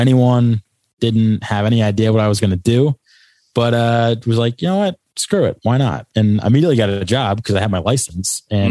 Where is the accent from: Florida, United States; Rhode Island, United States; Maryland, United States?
Rhode Island, United States; He goes, where are you from? I go, I'm from Rhode Island. He goes, Long Island? And I go, no, Rhode Island.